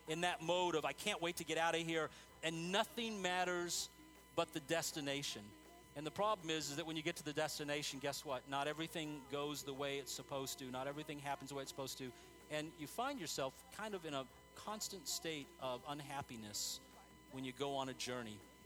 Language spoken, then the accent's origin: English; El Paso, Texas, United States; take them down to my hometown of El Paso, Texas, and across the border to Juarez.